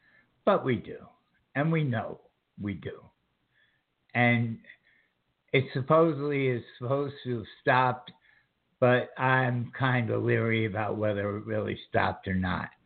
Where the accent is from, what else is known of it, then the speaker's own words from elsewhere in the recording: New York, United States; now in South Carolina, United States; I'm 67 years old, I'm retired, and I live in South Carolina. So that's who I am. But I'm from New York, and I get along with people in South Carolina just fine.